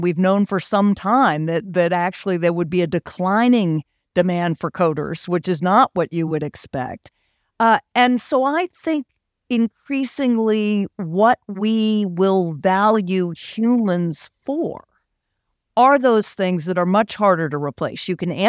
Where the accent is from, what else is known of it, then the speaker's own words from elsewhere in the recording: the South, United States; it's that part of me that was the woman growing up in the South where I'm supposed to be seen but not heard